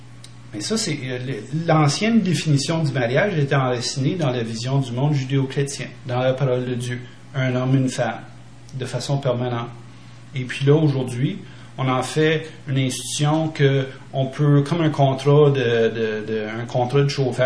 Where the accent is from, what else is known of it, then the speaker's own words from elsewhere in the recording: Quebec, Canada; accent: Quebec; Moi, j'ai été élevé dans les milieux anglophones, donc ça fait un accent un peu bâtard, un peu mélangé. J'ai un peu de résidus d'influence anglophone, et puis peut-être que les gens en Europe là, vont peut-être pas voir, ils vont juste trouver que j'ai un accent québécois